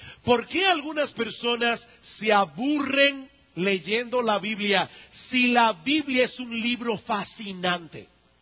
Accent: San Juan de la Maguana, San Juan, Dominican Republic; born there; Yo nací en San Juan de la Maguana. Como ustedes saben, en San Juan no hay playa.

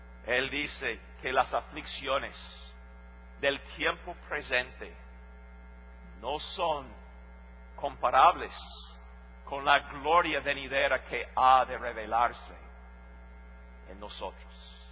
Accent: Costa Rica; especialmente en mi país, Costa Rica.

